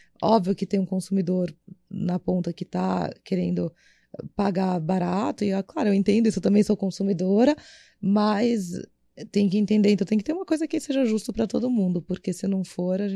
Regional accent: Brazil; e da gente como brasileiro ter essa consciência

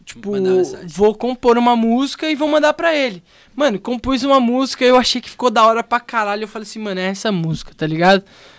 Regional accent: São José dos Campos, São Paulo, Brazil; also born or lived in Rio de Janeiro, Brazil; eu nasci no Rio de Janeiro, mas eu sou joseense. Porque desde que eu me conheço por gente, cara, eu moro aqui em São José

